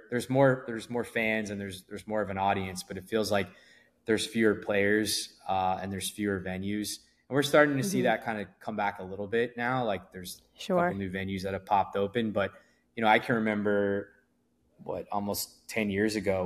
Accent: Florida, United States; now in Miami, United States; So, I think like, you know, we all were from Florida. So South Florida really just made sense. Like I was not from South Florida, so I had to make the move down here.

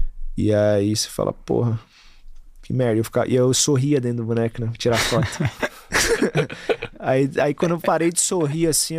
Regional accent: Itaquera, São Paulo, Brazil; Tipo assim, eu sou de Itaquera, eu tenho que ser corintiano, tá ligado?

